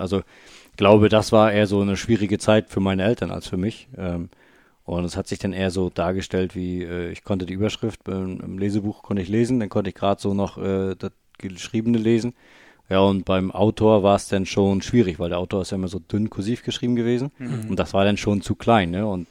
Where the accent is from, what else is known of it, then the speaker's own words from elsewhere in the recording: Bolto, Mecklenburg-Vorpommern, Germany; also born or lived in Marburg; Ich bin gebürtiger Rostocker und in der Nähe von Rostock in Bolto, das ist bei Tessin, aufgewachsen jahrelang und habe dann irgendwann Mecklenburg-Vorpommern verlassen müssen